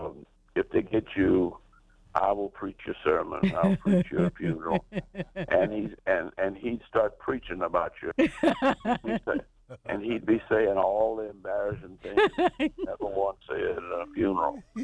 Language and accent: English; New Orleans, Louisiana, United States; You know, growing up in New Orleans, my grandmother was blind, and she lost her sight at 80.